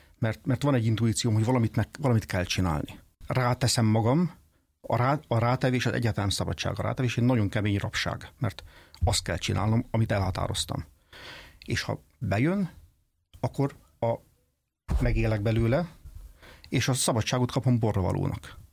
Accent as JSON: {"language": "Hungarian", "country": "Hungary", "said": "magyar ember vagyok, szeretem Magyarországot"}